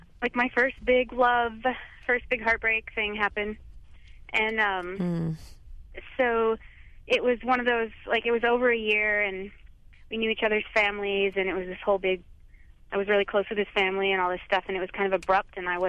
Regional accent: Arizona, United States

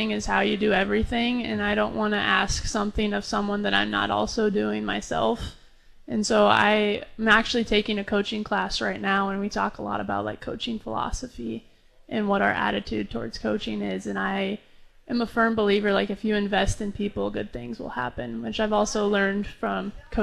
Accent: Lincoln, Nebraska, United States; Yeah, so actually back in Lincoln in my hometown, I had a basketball trainer

